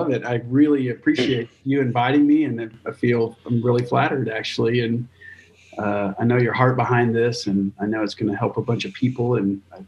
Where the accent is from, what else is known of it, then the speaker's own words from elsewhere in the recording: Alamo, Texas, United States; we lived outside of an even smaller town called Alamo, Texas. And it was so close to the border that I could crawl up my roof and see Mexico.